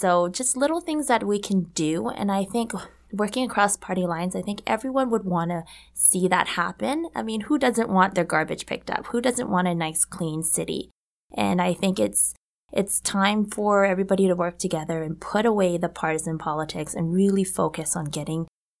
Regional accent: Vancouver, British Columbia, Canada; I'm born and raised in Vancouver. I'm a new mom with a three-month-old baby girl named Abigail.

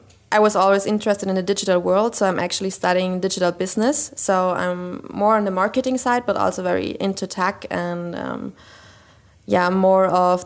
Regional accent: Austria; I'm from Austria.

